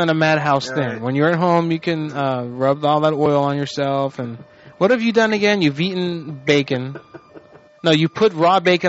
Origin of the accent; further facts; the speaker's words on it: Florida, United States; You know, I was raised in Volusia County. You know, Daytona Beach is like the capital of Volusia County.